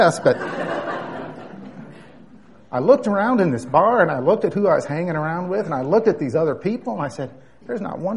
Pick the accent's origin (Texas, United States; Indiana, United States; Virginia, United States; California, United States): Indiana, United States; Goshen; I was born in Goshen, Indiana, raised there.